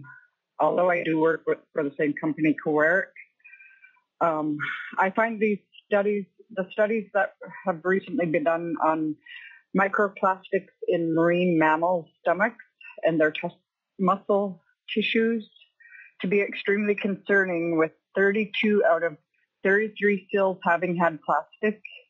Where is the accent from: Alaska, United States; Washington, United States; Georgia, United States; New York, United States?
Alaska, United States; Wales; now in Nome, United States; I grew up in Wales, which is outside of Nome, and I now live in Nome.